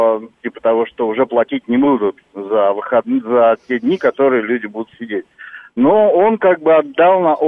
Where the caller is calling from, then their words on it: Moscow Oblast, Russia; я житель Подмосковья, я ждал, когда чего там